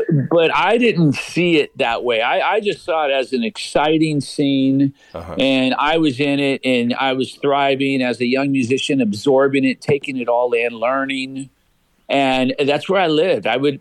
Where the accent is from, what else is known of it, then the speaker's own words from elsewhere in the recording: Whittier, California, United States; also born or lived in Fullerton / La Mirada / Pasadena; I sure did. I was born in Whittier, and then we lived in Fullerton, lived in La Mirada.